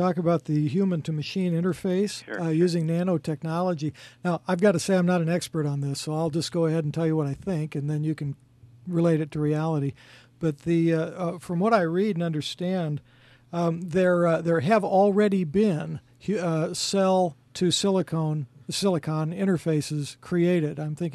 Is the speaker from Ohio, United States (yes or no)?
no; San Francisco, California, United States; Well, first of all, I was born and raised in San Francisco.